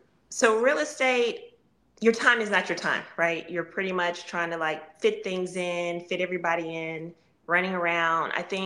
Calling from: Maryland, United States; I am currently in Maryland.

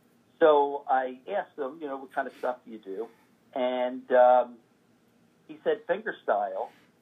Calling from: Kennett Square, Pennsylvania, United States; From Kennett Square, Pennsylvania, which is it's about like maybe 45 minutes out of Philadelphia.

